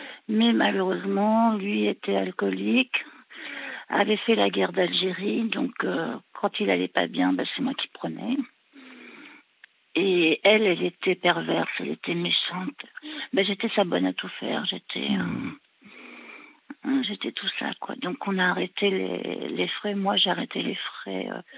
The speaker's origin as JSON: {"language": "French", "country": "France", "said": "Moi, je suis française et catholique."}